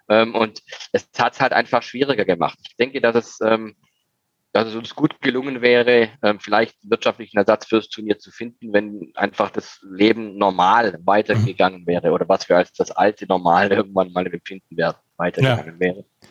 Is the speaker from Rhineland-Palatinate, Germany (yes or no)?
no; Baden-Württemberg, Germany; Also ich bin von einem relativ harten Holz gestützt als gebürtiger Schwarzwälder.